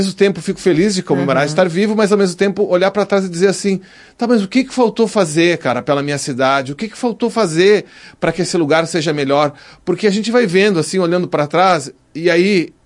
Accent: Brazil; Porque a gente, nós como brasileiros, a gente fica sempre contando com o individualismo ou com um talento nato

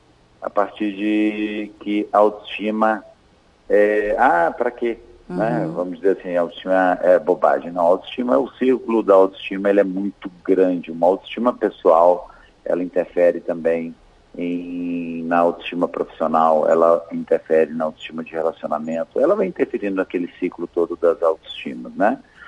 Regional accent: Belo Horizonte, Minas Gerais, Brazil; now in Caxias do Sul, Brazil; eu cheguei em Caxias do Sul, eu sou mineiro de Belo Horizonte

